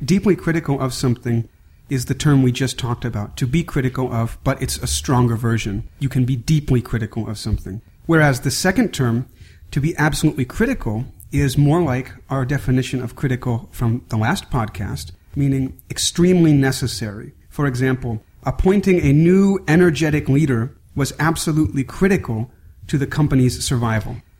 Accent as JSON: {"language": "English", "country": "United States", "said": "And I should point out here, as an American, we don't use this phrase at all."}